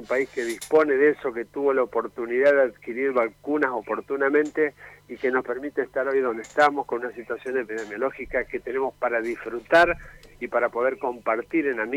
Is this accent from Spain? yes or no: no; Santa Fe, Argentina; cómo somos los santafesinos, los argentinos